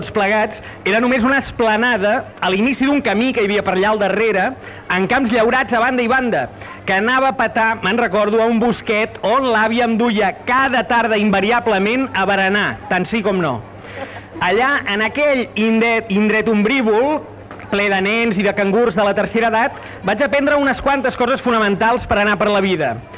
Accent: Barcelona, Catalonia, Spain; Jo sóc un barceloní, de fet, de barri, fill d'un de menestrals de la Segarra i del Garraf, una mena de còctel, que van trobar a Barcelona el camí d'una prosperitat

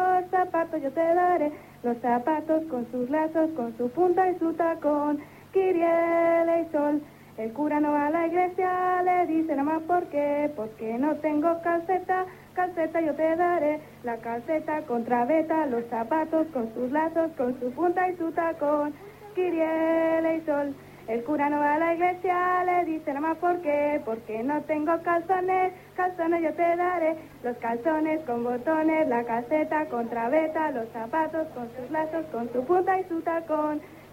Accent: Segovia, Castile and León, Spain; De Segovia.

